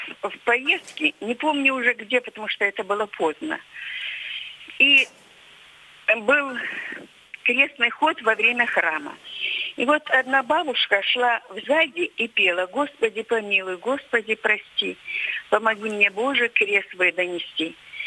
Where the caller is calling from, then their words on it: Novorossiysk, Krasnodar Krai, Russia; из Новороссийска.